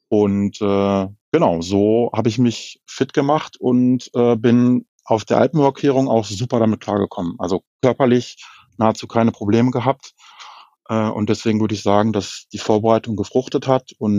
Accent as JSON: {"language": "German", "town": "Hanover", "region": "Lower Saxony", "country": "Germany", "said": "Bei uns in Hannover ist ja der Harz nicht ganz so weit weg, so circa 1,5 Stunden mit dem Auto entfernt"}